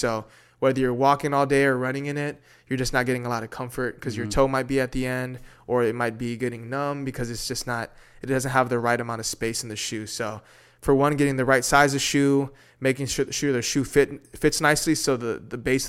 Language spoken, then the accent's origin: English; Houston, Texas, United States; Yeah. I grew up in Southeast Houston. Raised by my mom, and I have two older sisters.